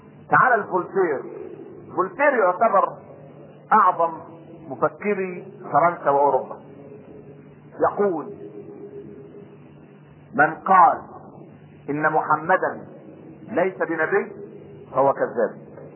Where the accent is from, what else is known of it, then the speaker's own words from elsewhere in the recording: Egypt; احنا كمصريين